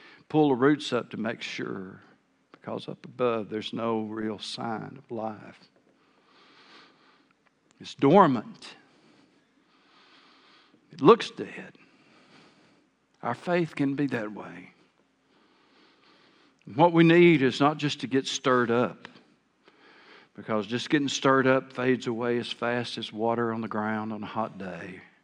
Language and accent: English; Arkansas, United States; now in Cabot, United States; I grew up in South Arkansas, and I mowed yards for a living